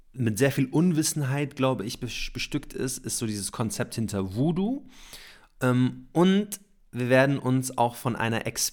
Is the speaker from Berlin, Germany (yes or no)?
no; Munich, Bavaria, Germany; Wir kommen beide ursprünglich aus München und wir haben beide sogenannten Migrationshintergrund.